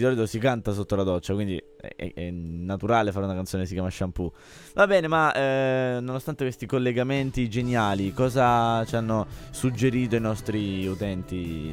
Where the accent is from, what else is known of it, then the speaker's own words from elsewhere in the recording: Gemini, Apulia, Italy; A parte che sono di Gemini, che è frazione di Ugento.